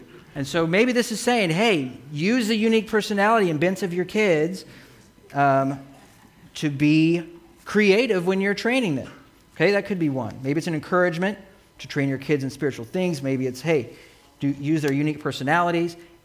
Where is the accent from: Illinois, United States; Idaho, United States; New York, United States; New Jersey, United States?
Idaho, United States; because, by the way, we came from Idaho.